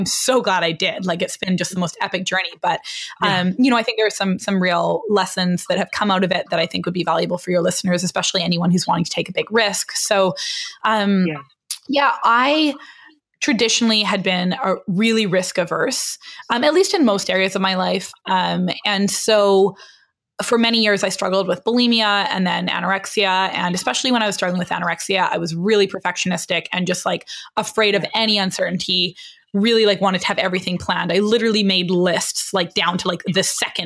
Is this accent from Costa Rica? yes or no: no; Canada; I couldn't just come here and work being Canadian.